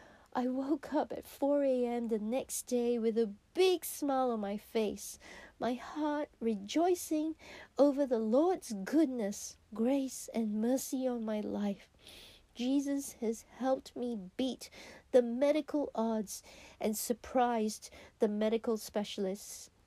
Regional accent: Malaysia; I love durians since childhood, growing up in Malaysia.

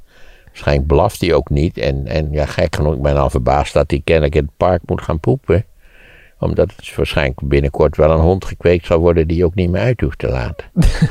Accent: Wageningen, Gelderland, Netherlands; Waar ik opgegroeid ben in Wageningen, had je achter die huizen altijd zo'n poortje, weet je wel.

